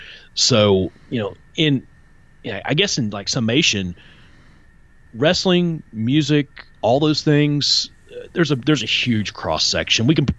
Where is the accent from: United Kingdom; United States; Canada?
United States; Ohio River Valley; I covered LeBron, and actually, I grew up right on the Ohio River, so he wasn't far away.